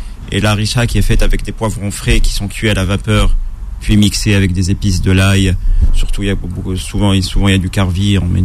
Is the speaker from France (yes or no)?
no; Tunisia; Moi, en tant que Tunisien, en Tunisie, on peut pas.